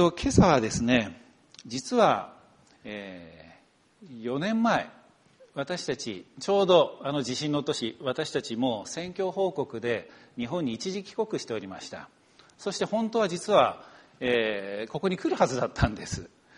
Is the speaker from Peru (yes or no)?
yes; Peru; まあ、もちろん自分もペルー人なんですけれども